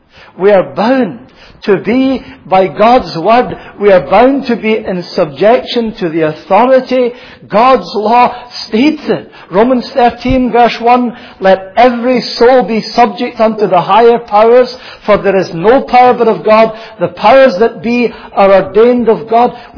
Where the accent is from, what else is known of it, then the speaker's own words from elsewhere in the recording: Glasgow, Scotland, United Kingdom; as a young boy growing up in Glasgow